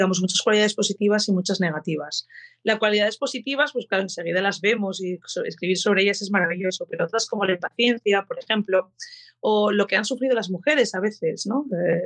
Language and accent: Spanish; Asturias, Spain; Aquí yo soy de Asturias, soy de vivo en Gijón